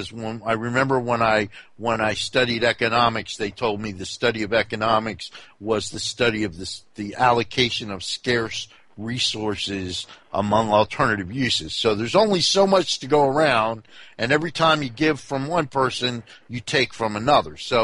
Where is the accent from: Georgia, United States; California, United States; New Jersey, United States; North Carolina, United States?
New Jersey, United States; also born or lived in Montgomery County, Maryland; I think I grew up first in North New Jersey, and then I moved to Montgomery County, Maryland. So I went from one of the nastiest inner cities in the 1960s to one of the wealthiest counties in America.